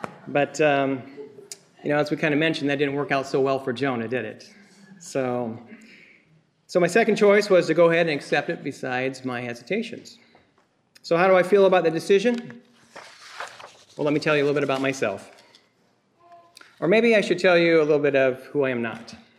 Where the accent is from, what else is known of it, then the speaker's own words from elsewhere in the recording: Eugene, Oregon, United States; born there; Here's my real history. I was born in Eugene, Oregon, 1965.